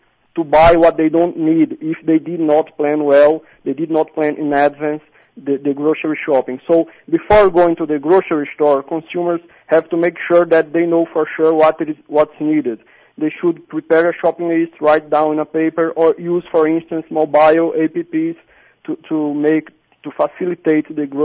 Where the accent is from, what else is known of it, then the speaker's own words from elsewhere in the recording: Brazil; given that I was raised in Brazil, I'm Brazilian